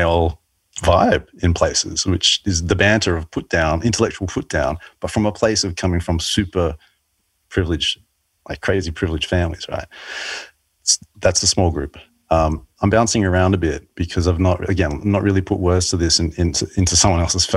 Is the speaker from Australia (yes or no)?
yes; Australia; I'm Australian.